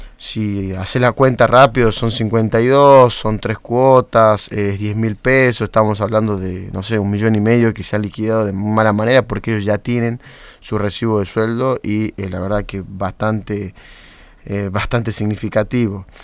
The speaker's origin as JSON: {"language": "Spanish", "region": "Salta", "country": "Argentina", "said": "somos los salteños"}